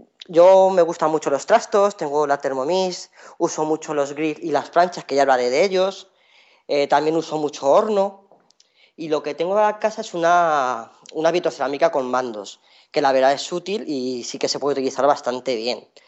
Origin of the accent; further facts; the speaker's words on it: Ciudad Real, Castilla-La Mancha, Spain; now in Madrid, Spain; soy de Ciudad Real, aunque vivo en Madrid.